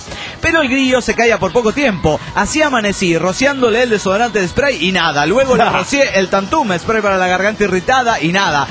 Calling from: Los Cabos, Baja California Sur, Mexico; de Los Cabos, Baja California Sur.

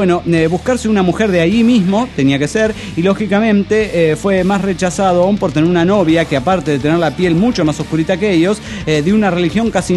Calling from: Mexico City, Mexico; Soy el demonio del DF mexicano.

